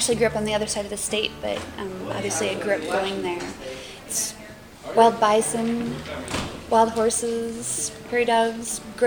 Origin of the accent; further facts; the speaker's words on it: North Dakota, United States; also born or lived in Seattle; now in Stehekin, United States; I was raised in North Dakota, but I've lived in Seattle since 94, well, until I came here about 5 years ago.